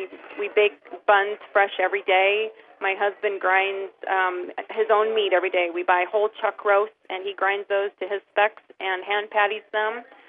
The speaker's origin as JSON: {"language": "English", "region": "Iowa", "country": "United States", "lives_now": "Custer, United States", "said": "We're originally from Iowa."}